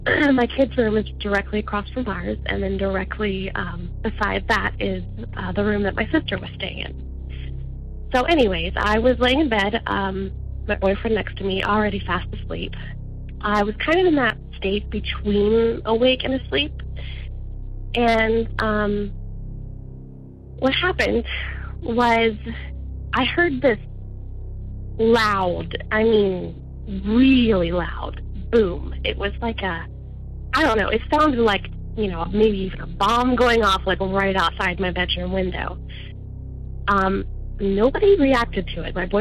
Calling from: Georgia, United States; I am calling from Georgia.

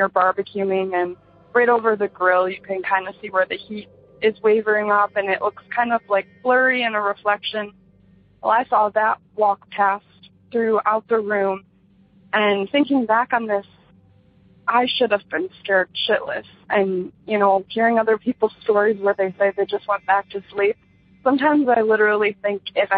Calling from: Michigan, United States; I'm calling from Michigan.

